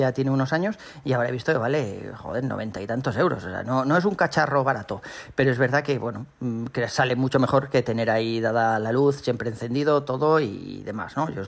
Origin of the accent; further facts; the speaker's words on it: Valencian Community, Spain; born there; moved away as an adult; now in Tres Cantos, Spain; creo que os he comentado ya alguna vez que soy valenciano, ¿verdad? O sea, mi mujer y mis hijos también. Nacimos todos allí y nos trasladamos aquí a vivir a Madrid, a Tres Cantos, hace unos 7 u 8 años